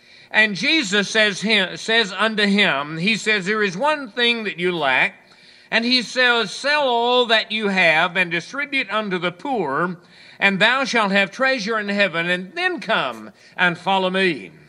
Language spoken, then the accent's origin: English; Hallsville, United States; when I was growing up in Hallsville